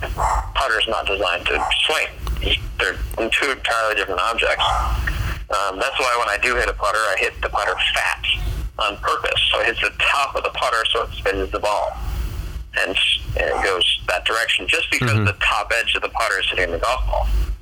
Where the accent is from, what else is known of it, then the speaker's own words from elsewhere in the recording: Lanesboro, United States; Growing up in Lanesboro was wonderful. Kind of grew up in the woods, actually.